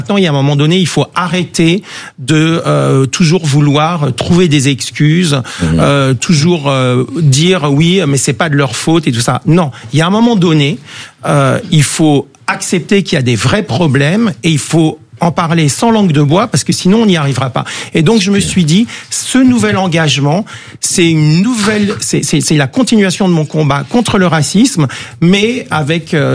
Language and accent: French; Meudon, Île-de-France, France; Et moi, j'ai grandi à Meudon